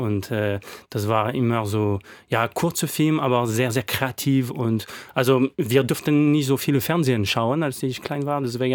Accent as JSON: {"language": "German", "town": "Lyon", "region": "Auvergne-Rhône-Alpes", "country": "France", "second_language": "German", "said": "weil ich komme aus Lyon."}